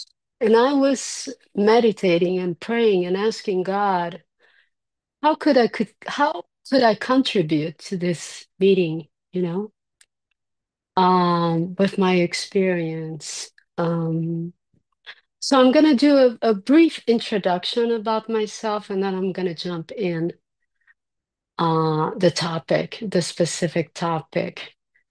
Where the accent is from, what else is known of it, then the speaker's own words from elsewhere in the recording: Brazil; And I'm from Brazil.